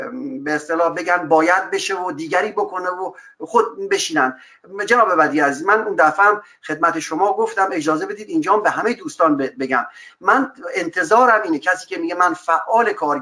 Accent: Iran; به عنوان یک ایرانی که نه توقع داره که بخواد رئیس جمهور بشه

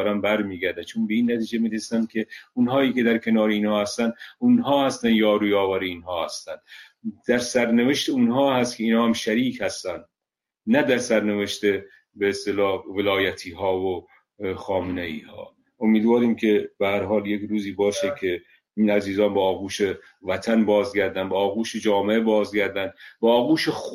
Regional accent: Iran; من به عنوان یک ایرانی

